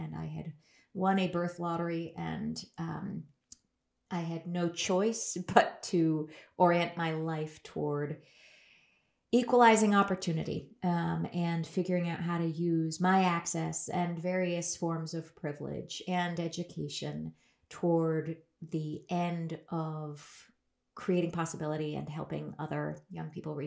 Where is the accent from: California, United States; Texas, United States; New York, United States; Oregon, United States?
California, United States; Berkeley; I grew up in Berkeley, California